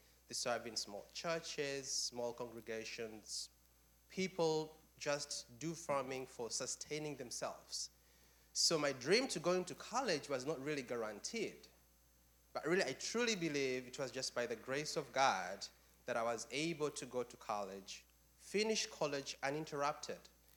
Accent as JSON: {"language": "English", "country": "Uganda", "tie": "born or raised there", "moved": "yes", "lives_now": "United States", "said": "Just picture yourself growing up in Uganda, knowing the US through the lens of movies, right?"}